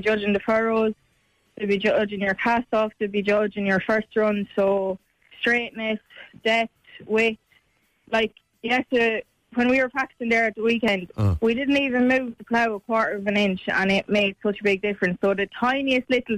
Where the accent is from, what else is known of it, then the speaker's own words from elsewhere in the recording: Laois, Leinster, Ireland; I'm from Leash.